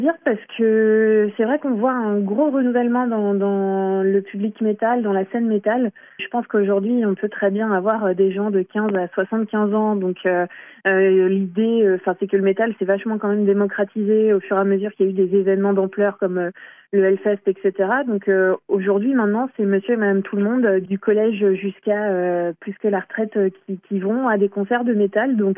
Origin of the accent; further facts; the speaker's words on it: Briec, Brittany, France; je suis originaire de Briec, donc moi j'ai fait mes armes à Artémuse